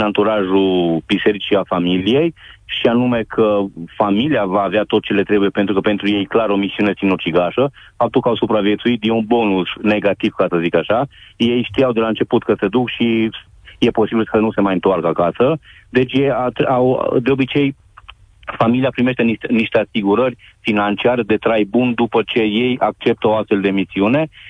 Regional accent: Cluj-Napoca, Cluj County, Romania; sunt din Cluj

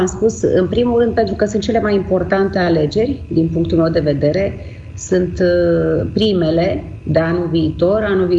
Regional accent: Romania; Înainte de toate suntem români, sunt româncă și îmi iubesc țara

